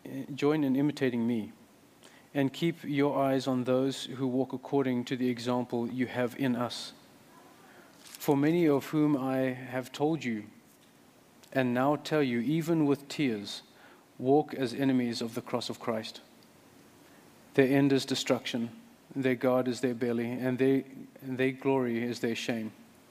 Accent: Zimbabwe; my whole life I've lived under a dictatorship. I was born in Zimbabwe under Robert Mugabe's regime.

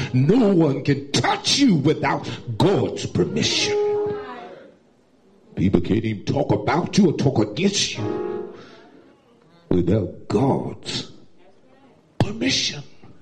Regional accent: Georgia, United States; I'm from Georgia. Show me something.

